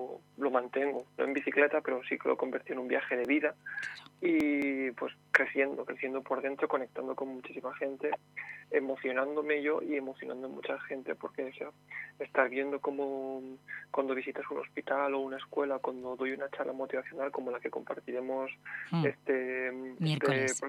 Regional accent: Valencian Community, Spain; Exacto, yo soy de aquí, soy de la Terreta

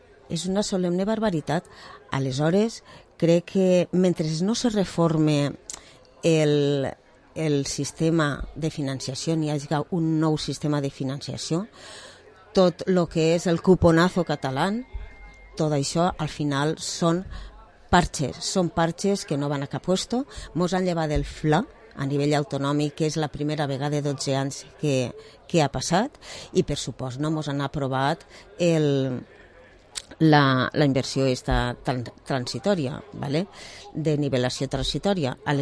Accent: Vila-real, Valencian Community, Spain; i com jo soc de Villarreal

